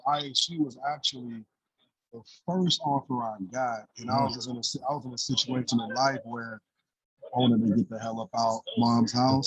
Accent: Richmond, California, United States; So I'm from the Bay Area, California, born in Richmond, which is in the East Bay. So grew up in the East Bay

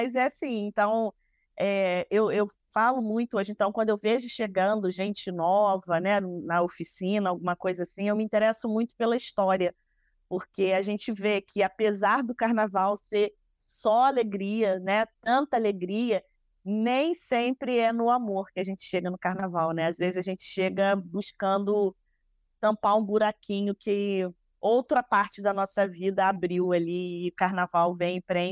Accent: Volta Redonda, Rio de Janeiro, Brazil; Então, eu sou de Volta Redonda, do interior do estado

